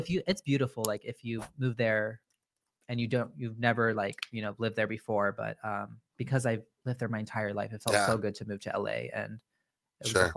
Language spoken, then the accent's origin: English; Santa Clarita, California, United States; Because I grew up in Santa Clarita, so I'm very like, you know